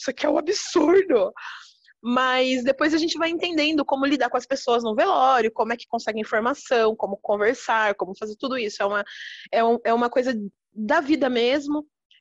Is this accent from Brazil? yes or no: yes; Paraná, Brazil; eu sou paranaense, mas minha família mora em Cerquilho, aqui no interior, fica mais ou menos 1h30 daqui de Sorocaba.